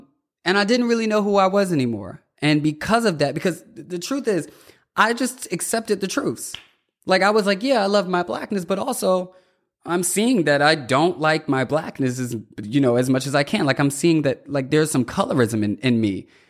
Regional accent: Virginia, United States; I was raised in Southern Virginia, Portsmouth, Virginia Beach, Chesapeake.

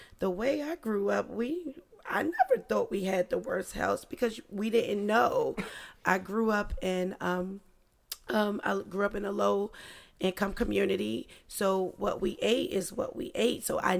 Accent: Washington, District of Columbia, United States; I grew up in DC.

